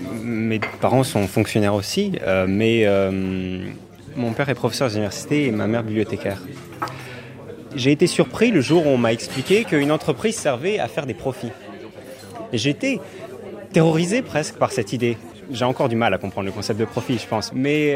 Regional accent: Bourgogne-Franche-Comté, France; j'ai 22 ans, je viens du Jura.

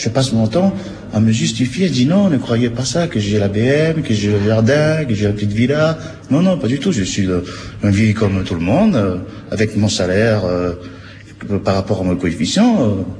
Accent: Vanuatu; born or raised there; now in France

